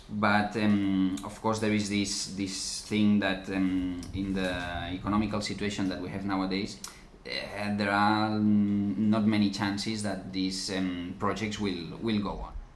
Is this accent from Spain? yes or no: yes; Barcelona, Catalonia, Spain; English is a second language; I am from Barcelona and Anna is from Finland. And we have a studio in Barcelona since around 2000, more or less.